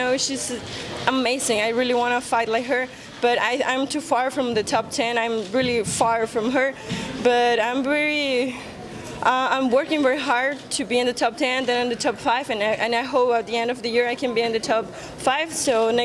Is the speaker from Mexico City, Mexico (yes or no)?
yes; Mexico City, Mexico; I did my camp in my hometown, in my city, in my gym, in my house, in my car, in my everything I know. So it was awesome. After that hard training camp I had in Mexico City